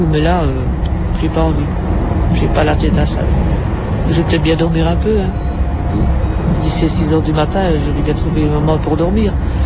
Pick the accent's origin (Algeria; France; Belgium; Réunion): Belgium; accent: Belgian; Mon accent est belge. Je suis belge.